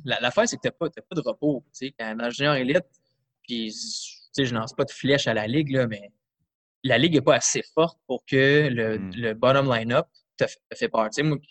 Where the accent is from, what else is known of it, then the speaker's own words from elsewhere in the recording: Boisbriand, Quebec, Canada; j'ai grandi à Boisbriand, après ça, j'ai fait Mirabel.